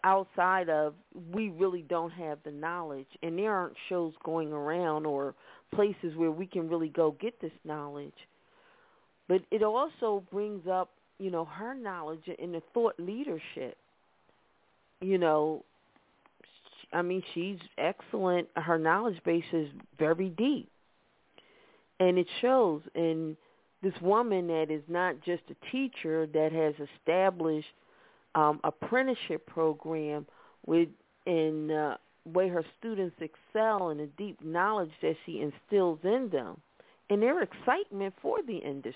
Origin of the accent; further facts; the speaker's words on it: Philadelphia, Pennsylvania, United States; We're from Philadelphia.